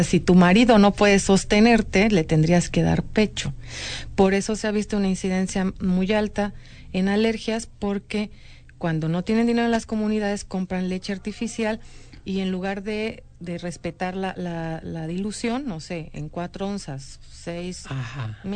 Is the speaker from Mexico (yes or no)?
yes; Comitán, Chiapas, Mexico; me crié en Comitán, allá hay una comunidad indígena que son los Tojolabales, que llegan a mercar los domingos a Comitán